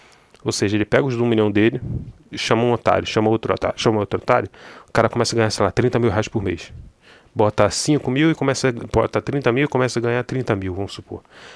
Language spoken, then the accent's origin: Portuguese; Rio de Janeiro, Brazil; Eu sou do Rio de Janeiro, vou te explicar para você.